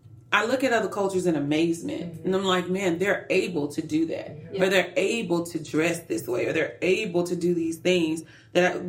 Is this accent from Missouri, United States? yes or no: no; Alabama, United States; I mean, I grew up in the South, from a really tiny town that was literally segregated by the main street downtown.